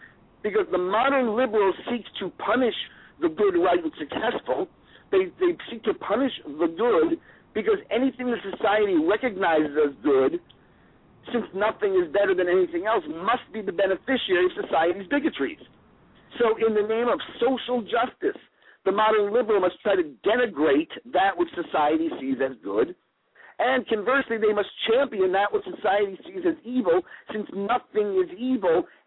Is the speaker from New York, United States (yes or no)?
yes; Manhasset, New York, United States; Okay, because you're breaking up on me a little bit, but I grew up in Manhasset.